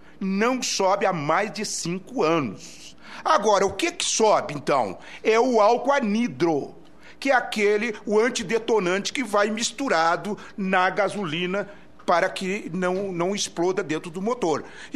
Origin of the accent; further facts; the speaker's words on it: Rio Grande do Sul, Brazil; A questão lá no meu estado, por exemplo, do Rio Grande do Sul